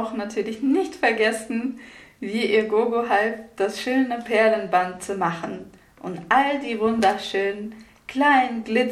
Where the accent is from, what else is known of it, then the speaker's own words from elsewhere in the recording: Russia; und ich komme aus Russland.